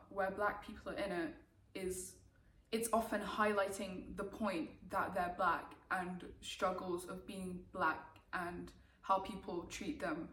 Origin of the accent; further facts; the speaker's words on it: Gambia; they're like, oh, I'm from Gambia. I'm like, oh, me too.